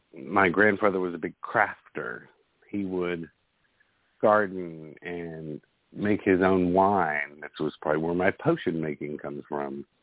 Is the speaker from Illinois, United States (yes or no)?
no; Owensboro, Kentucky, United States; I grew up in Kentucky. I was born in Owensboro. All the family's in a little bitty town called Calhoun, which is near Owensboro, Hartford, around in there.